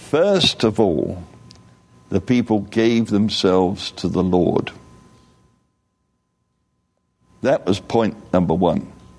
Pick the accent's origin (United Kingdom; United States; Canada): United Kingdom; England; You know, I'm English.